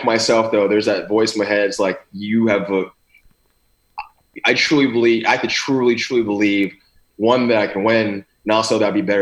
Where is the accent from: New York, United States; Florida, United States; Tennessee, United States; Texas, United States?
Texas, United States; Austin; I grew up in South Austin.